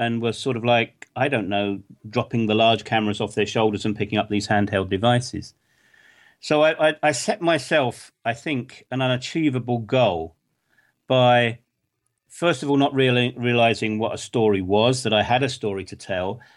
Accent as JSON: {"language": "English", "region": "England", "country": "United Kingdom", "moved": "as an adult", "lives_now": "Bosnia and Herzegovina", "said": "I'm an Englishman. I live in Bosnia-Herzegovina, but I go other places, so I'll call myself an Englishman in the Balkans."}